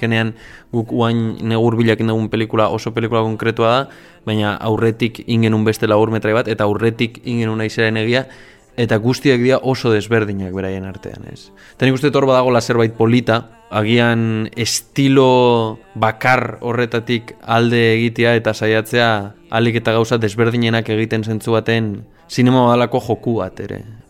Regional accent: Zumaia, Basque Country, Spain; Zumaiatik nator

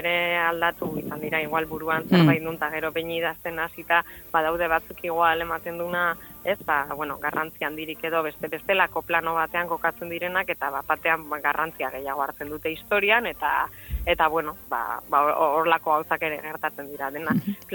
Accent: Bilbao, Basque Country, Spain; ni bilbotarra naiz, eta hori Donostian gertatzen

